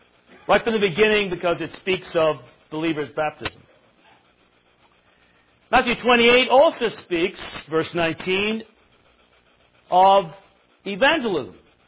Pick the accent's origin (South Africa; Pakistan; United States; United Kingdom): United Kingdom; England; born there; As mentioned, I was born in England. My mother was Irish Roman Catholic. I was raised Roman Catholic. But my father came from Kurdistan.